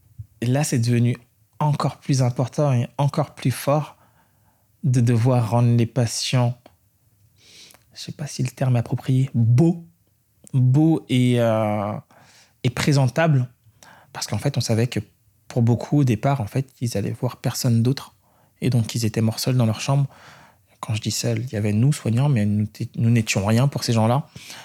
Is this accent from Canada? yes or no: no; French Antilles, France; moi, je suis originaire des Antilles, je suis chrétien de confession, même si je ne pratique pas forcément